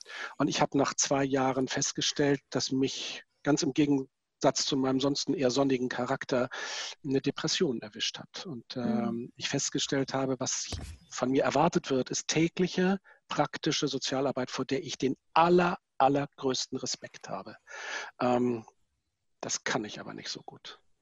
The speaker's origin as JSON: {"language": "German", "town": "Itzehoe", "region": "Schleswig-Holstein", "country": "Germany", "said": "weil ich mit 14 einen Pastor in Itzehoe, da wo ich herkomme, kennengelernt habe"}